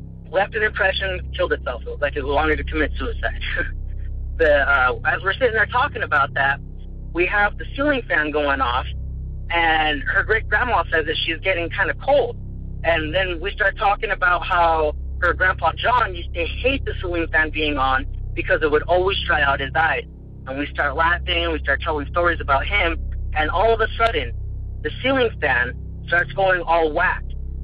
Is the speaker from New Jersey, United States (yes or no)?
no; Salt Lake City, Utah, United States; I'm from Salt Lake City, Utah.